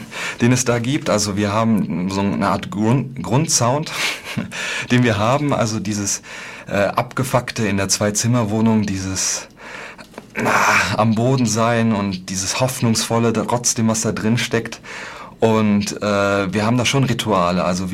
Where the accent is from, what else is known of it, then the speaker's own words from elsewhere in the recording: North Rhine-Westphalia, Germany; Also ich komme aus dem Ruhrgebiet, so, das ist eine Arbeitergegend